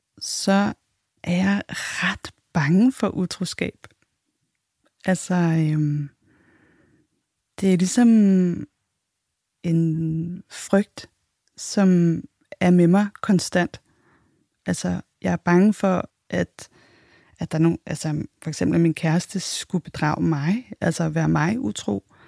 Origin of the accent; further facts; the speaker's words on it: Copenhagen, Capital Region of Denmark, Denmark; Jeg blev født i 1984. Jeg er københavner.